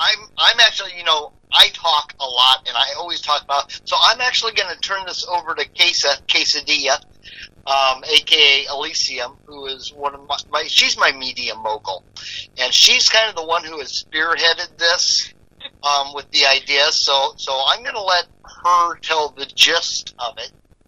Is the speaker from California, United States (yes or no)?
no; Iowa, United States; from Iowa here.